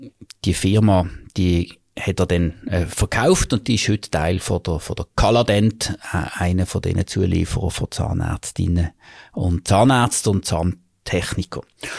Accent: Basel, Basel-Stadt, Switzerland; Ich bin effektiv in Basel aufgewachsen. Ich bin in Basel geboren und habe auch mein Bildungsweg vorwiegend hier gemacht.

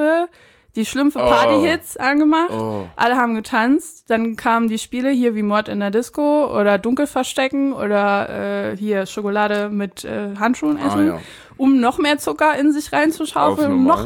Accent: Saarbrücken, Saarland, Germany; ich bin in Saarbrücken aufgewachsen.

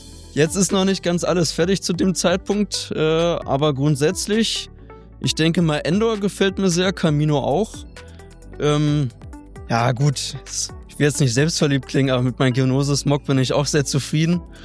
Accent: Potsdam, Brandenburg, Germany; ich komme eigentlich aus Potsdam

